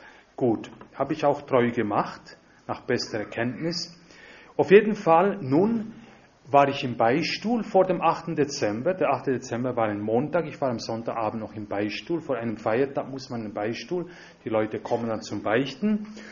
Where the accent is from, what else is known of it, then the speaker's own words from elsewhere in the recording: Italy; German is a second language; wie in Südamerika, Polen oder ebenso auch bei uns in Italien